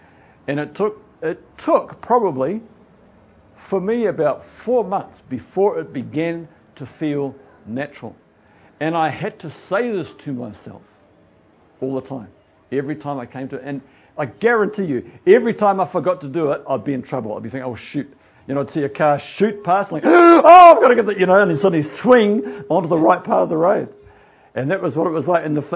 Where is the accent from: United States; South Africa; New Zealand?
New Zealand; if I go there refusing to change my thought patterns as a New Zealander, say, well, I'm not going to drive on that side of the road, I think it's stupid. I've driven on the left-hand side of the road all my life